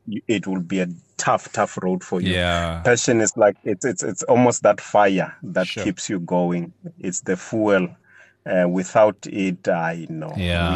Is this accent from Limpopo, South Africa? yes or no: yes; Limpopo, South Africa; Yeah, so I am from Limpopo. I am an Adventist